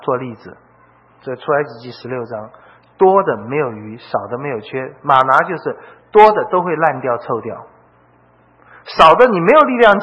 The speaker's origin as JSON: {"language": "Chinese", "country": "China", "said": "那对我们中国人都会说啊"}